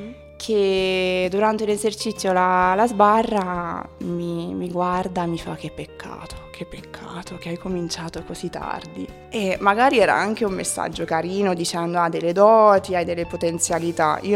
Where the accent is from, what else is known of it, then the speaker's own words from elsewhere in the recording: England, United Kingdom; Italian is a second language; now in Perugia, Italy; sì, sono inglese, quindi insegno l'inglese qui a Perugia